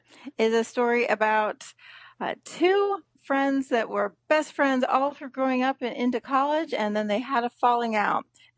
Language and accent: English; Indianapolis, Indiana, United States; Well, I'm born and raised in the Indianapolis area, and I'm kind of an Indianapolis evangelist.